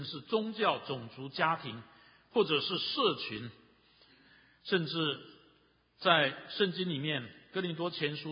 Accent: China; 也是在我们中国人的 历史的里面一直不断的重演，一直不断的发生

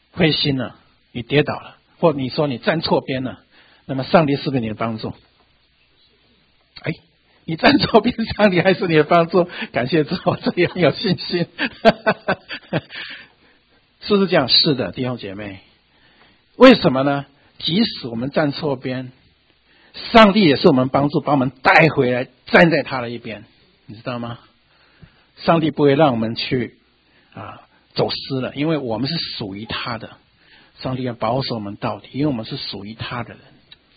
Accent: China; 我们中国人讲到啊，这个很大的祸患或者是坏人带来的祸患

